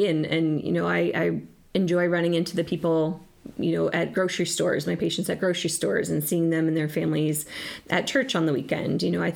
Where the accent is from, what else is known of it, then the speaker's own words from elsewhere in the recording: Pella, Iowa, United States; Pella. I went to Pella Community High School there and then grew up, born and raised in Pella.